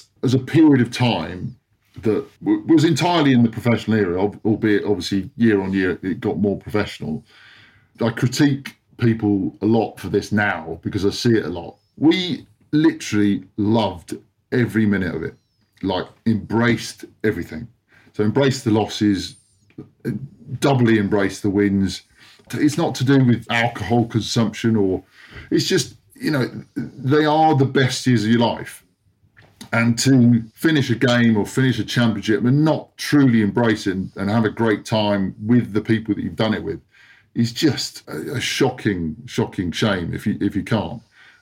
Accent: Bristol, South West England, United Kingdom; now in London, United Kingdom; I come from Bristol to the big lights of the city

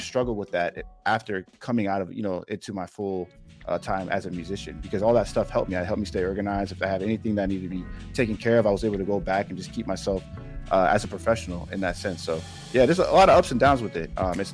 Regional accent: Virginia, United States; and I'm from Northern Virginia, kind of close to DC, there's a sound out there called go-go music.

